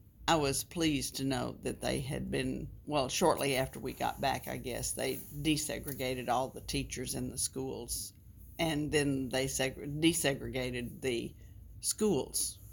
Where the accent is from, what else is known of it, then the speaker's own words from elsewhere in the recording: Longview, United States; there was only one junior high when I was growing up and when he was growing up in Longview.